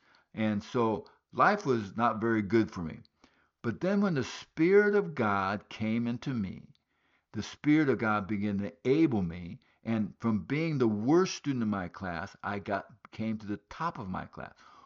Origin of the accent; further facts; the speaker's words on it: Guinea; also born or lived in Liberia; I grew up in West Africa. I was born in Liberia, grew up in Guinea, West Africa.